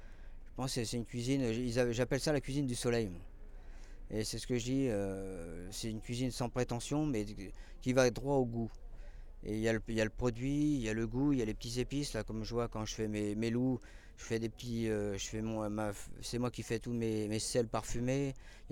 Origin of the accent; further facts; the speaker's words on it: Pornic, Pays de la Loire, France; je suis de Pornic, un petit village, on appelle ça un petit village coincé entre la Vendée et la Bretagne. Je peux même dire que je suis le dernier port breton avant la Bretagne. Et bah, je suis assez fier de mes origines